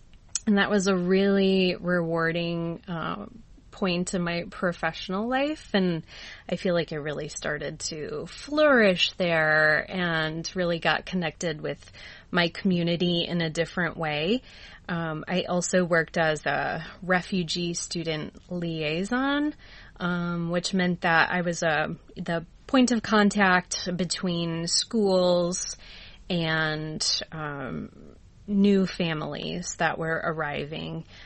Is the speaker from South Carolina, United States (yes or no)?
no; Rockford, Illinois, United States; So I am originally from Rockford, Illinois, home of the Rockford Peaches.